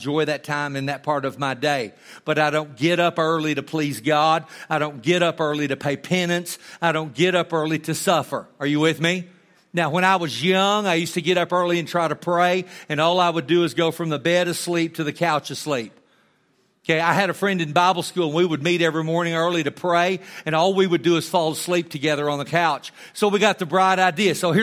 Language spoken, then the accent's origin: English; Amarillo, Texas, United States; Listen, I grew up in Amarillo, Texas. I lived at 2722 Nebraska Street.